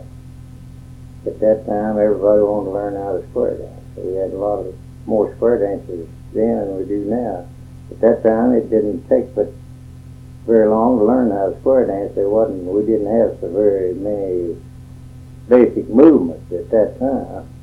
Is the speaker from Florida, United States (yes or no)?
no; West Branch, Texas, United States; Well, I was born in Collin County, West Branch, Texas. Graduated from high school there and went to Sherman, Texas and graduated from high school there.